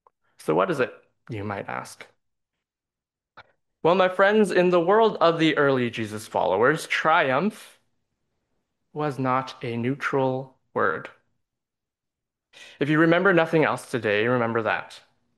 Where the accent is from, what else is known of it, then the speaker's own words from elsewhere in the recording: Edmonton, Alberta, Canada; I was born and raised in Edmonton. I just actually got back from there this past week. I try to take a trip back every year.